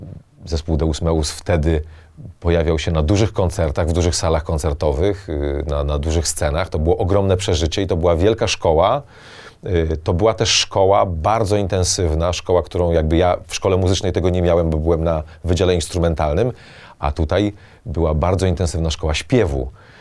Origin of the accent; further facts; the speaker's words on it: Kamień Pomorski, West Pomeranian Voivodeship, Poland; Ja pochodzę z Pomorza Zachodniego, z Kamienia Pomorskiego. Tam się wychowywałem